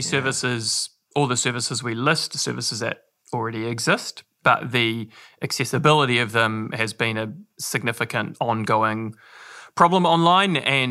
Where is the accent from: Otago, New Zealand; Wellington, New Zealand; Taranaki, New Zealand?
Taranaki, New Zealand; New Plymouth; I'm a Taranaki boy. I was born and raised here in New Plymouth.